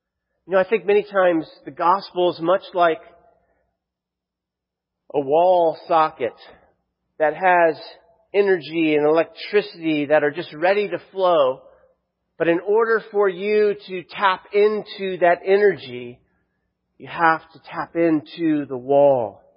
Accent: Florida, United States; And I'm from Florida and the sun was really bright.

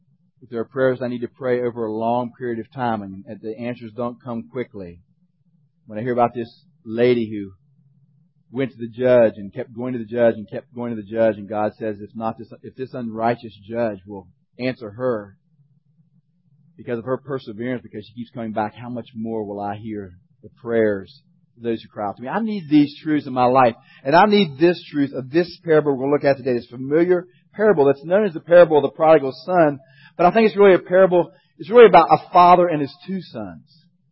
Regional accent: Shreveport, Louisiana, United States; I'm from Shreveport.

